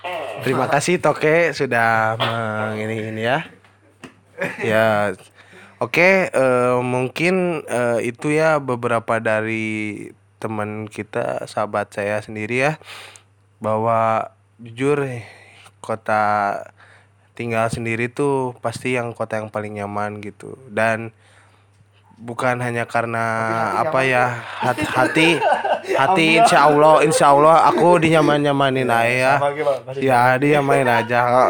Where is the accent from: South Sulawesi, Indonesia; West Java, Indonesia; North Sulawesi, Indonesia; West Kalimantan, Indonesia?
West Java, Indonesia; Purwakarta; Dan gue lahir di Purwakarta tuh tahun 2000. Alhamdulillah sampai sekarang ini gue bangga. Gue udah 20 tahun di sini.